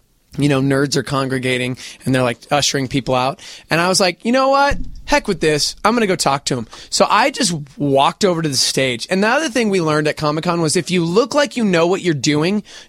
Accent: Albuquerque, New Mexico, United States; Hey, guys. … I'm from Albuquerque.

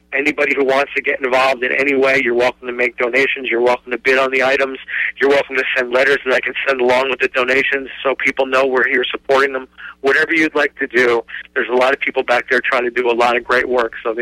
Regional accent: New Jersey, United States; moved away; there's a lot going on back east, which for me is back home. I grew up in New Jersey.

